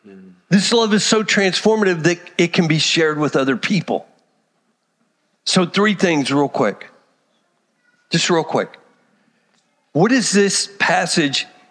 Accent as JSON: {"language": "English", "region": "Texas", "country": "United States", "said": "I'm from Texas."}